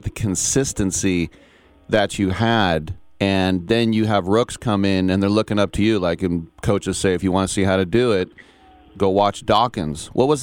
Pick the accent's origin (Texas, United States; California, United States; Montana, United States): California, United States; Oakland; I'm about 10 years older than you, and I grew up in Oakland